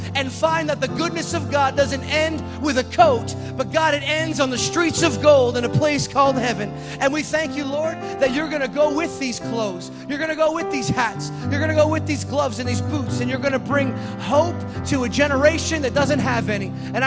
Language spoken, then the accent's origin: English; Canada; now in United States; I would say I'm Canadian, so don't pay attention to me, but I've almost been in the United States as long as I've been in Canada